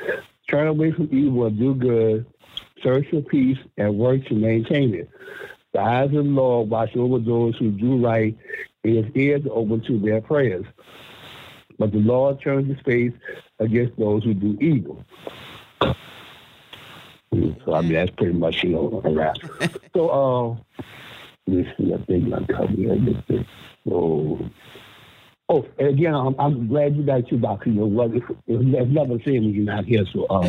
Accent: Louisiana, United States; Like Booker said, I'm from Louisiana, so people talk about hot, and talk about it get cold down here

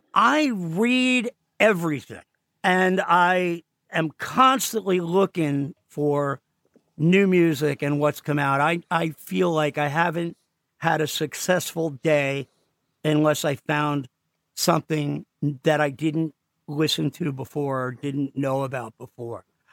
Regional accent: New Jersey, United States; In fact, I grew up in Jersey, and I was so nuts about music.

